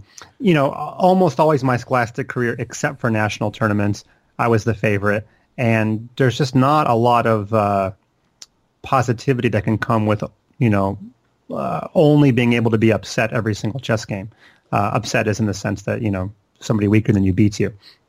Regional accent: Charlotte, North Carolina, United States; But so the background is I grew up in Charlotte, which is where I still live today.

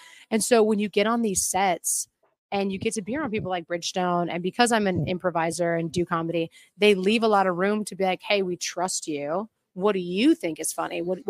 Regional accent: Minnesota, United States; I'm pretty Minnesotan.

